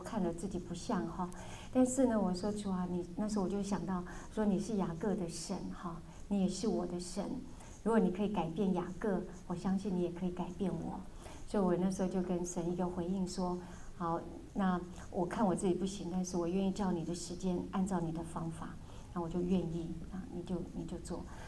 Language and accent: Chinese; Taiwan; 我小时候在台湾还是乡下地方还是有看过